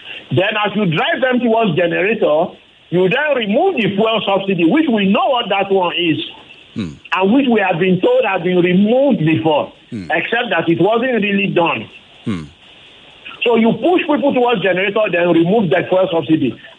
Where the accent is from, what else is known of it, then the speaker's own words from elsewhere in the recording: Ikoyi, Lagos, Nigeria; growing up, my dad was a senior civil servant and I grew up in Ikoyi.